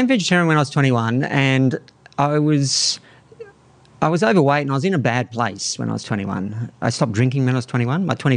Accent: Berry, New South Wales, Australia; I grew up in Berry on the south coast.

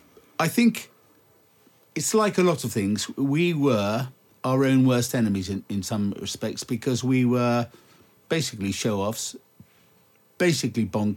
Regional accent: Singapore; also born or lived in Malaysia / Indonesia / Thailand; Because I was born and brought up in the Far East.

